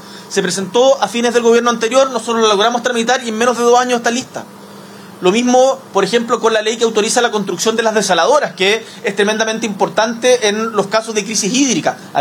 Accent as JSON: {"language": "Spanish", "region": "Magallanes and Chilean Antarctica", "country": "Chile", "said": "Eso lo sé muy bien y lo conozco porque soy magallánico."}